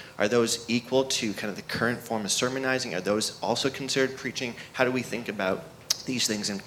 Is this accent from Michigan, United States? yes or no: no; Kenosha, Wisconsin, United States; I'm from Kenosha, Wisconsin.